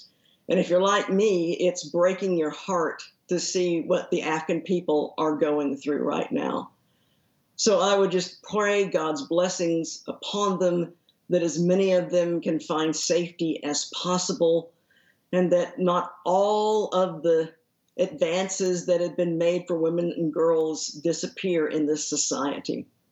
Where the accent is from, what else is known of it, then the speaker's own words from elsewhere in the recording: North Richland Hills, Texas, United States; In fact, this Cat Cafe is literally a block away from the church where I grew up there in North Richland Hills.